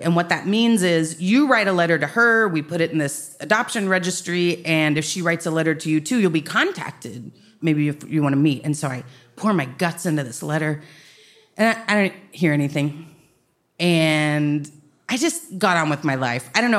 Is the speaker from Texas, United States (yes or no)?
yes; Dallas, Texas, United States; and I'm from Dallas, and I was like, oh, so close.